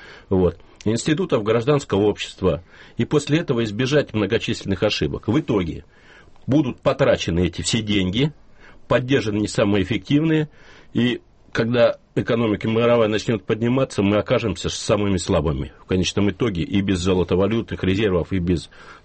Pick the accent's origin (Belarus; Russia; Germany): Russia; Novosibirsk, Novosibirsk Oblast; Я сам новосибирец.